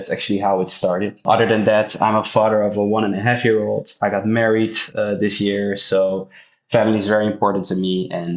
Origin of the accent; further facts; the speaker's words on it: Amsterdam, North Holland, Netherlands; Born and raised in Amsterdam. And my name is, it's a French name. I was not born in France. I have not a lot of connections with France